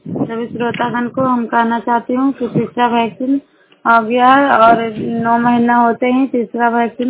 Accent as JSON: {"language": "Hindi", "region": "Bihar", "country": "India", "said": "नालंदा जिला कराई ब्लॉक की निवासी हूँ"}